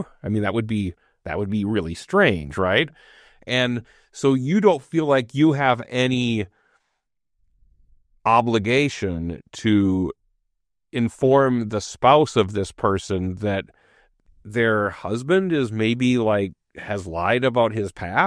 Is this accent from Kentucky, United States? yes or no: no; Eau Claire, Wisconsin, United States; That's the city I grew up in.